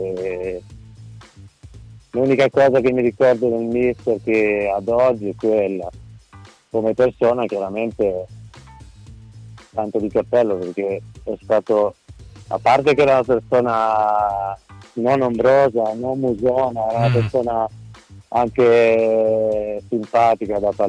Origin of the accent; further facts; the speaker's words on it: Tuscany, Italy; siccome sono toscano anch'io come voi, magari sono più verso la Liguria, però sono toscano anch'io